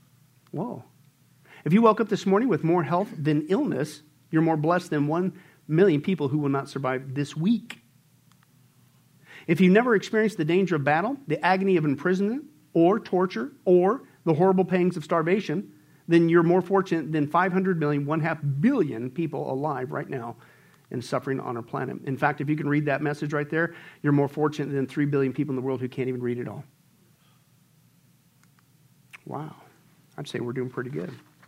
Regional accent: Kansas, United States; I grew up poor in Kansas. We didn't have a lot. But it wasn't that bad.

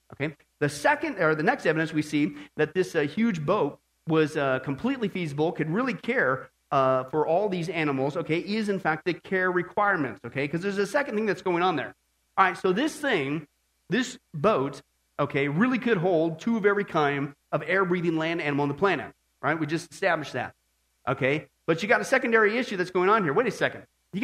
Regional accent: Midwest, United States; I was growing up in the Midwest, right?

